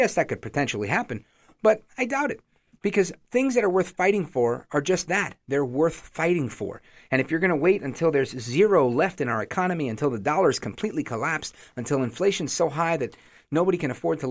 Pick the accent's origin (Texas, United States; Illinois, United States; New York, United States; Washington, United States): New York, United States; Brooklyn; born there; now in New Jersey, United States; Born in Brooklyn, but I live in Jersey now.